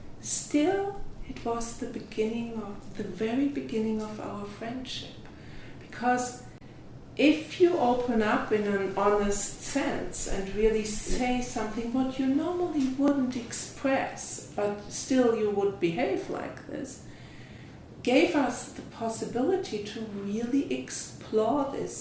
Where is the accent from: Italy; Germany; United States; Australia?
Germany; how was it for you growing up in Germany after the Second World War? And that was quite a theme in my youth.